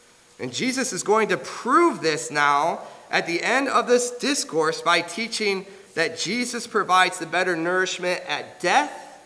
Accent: Michigan, United States; I'm from Michigan, I'm sorry to tell you.

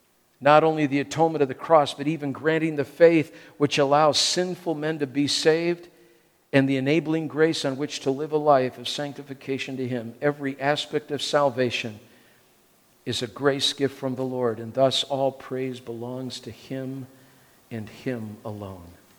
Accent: Wheaton, Illinois, United States; Growing up in Wheaton, I grew up thinking if I didn't dance and didn't drink and didn't smoke and didn't play cards and didn't go to movies that I had reached this pinnacle of holiness

